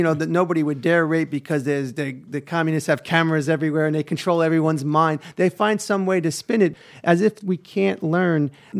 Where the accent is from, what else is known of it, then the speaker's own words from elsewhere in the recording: Queens, New York, United States; But I grew up in Queens in a time period where I like to look back now with some sense of nostalgia, pre-internet, pre-cable TV.